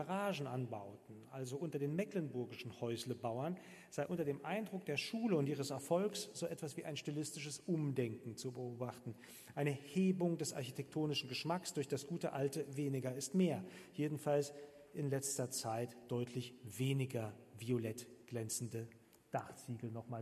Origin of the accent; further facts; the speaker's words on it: East Germany, Germany; Ich darf das kritisieren, ich komme auch aus dem Osten.